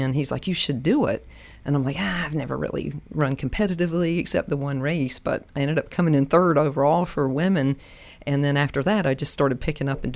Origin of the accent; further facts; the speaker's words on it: Wilmington, North Carolina, United States; Sure. So I'm from Wilmington, North Carolina. I was a three-sport athlete in high school.